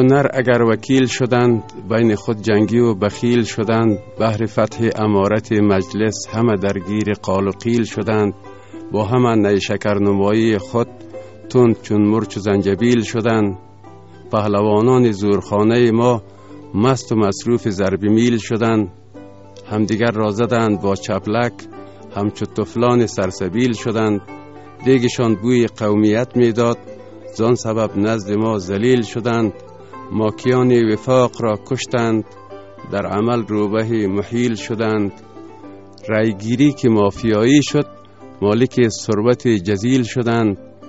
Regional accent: Panjshir, Afghanistan; born there; also born or lived in Kabul; در خانواده روشن فکری با دنیا آمدیم. زادگاه اصلی ما ولایت پنجشیر است ولی زیستگاه ما بیش از 50 سال می شهر کابل است

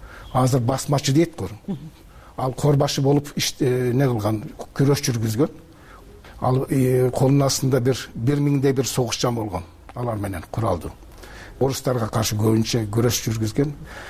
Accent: Turkey; Биз ошол жерде дүйнөгө ошол жерде чоңойдук.

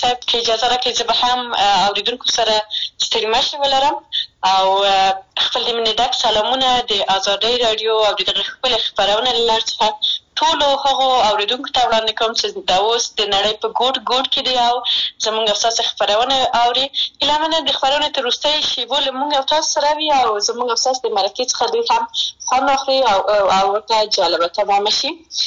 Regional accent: Maidan Wardak, Afghanistan; زه د میدان وردګ ولایت څخه یم

